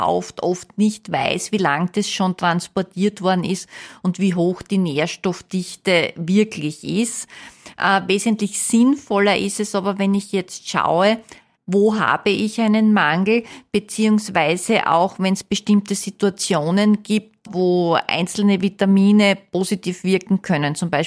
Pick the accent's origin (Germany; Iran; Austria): Austria; Man hat aber festgestellt, dass obwohl bei uns in Österreich die Versorgung mit Nahrungsmitteln eigentlich total super ist